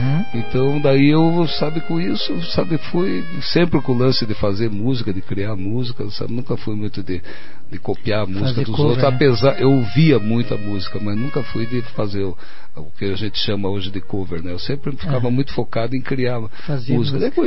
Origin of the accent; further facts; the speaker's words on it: Paraná, Brazil; eu sou do norte do Paraná